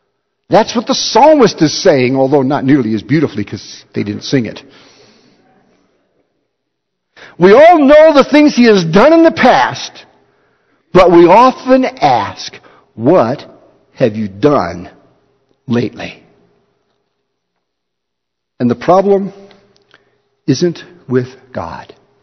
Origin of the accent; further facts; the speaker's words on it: Chicago, Illinois, United States; I grew up in the Chicago area, and State Street in Chicago was home to a number of magnificent department stores